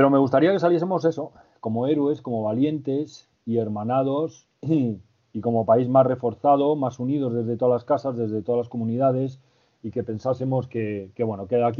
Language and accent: Spanish; Spain; Pues claro, y además soy español, que no es cualquier cosa.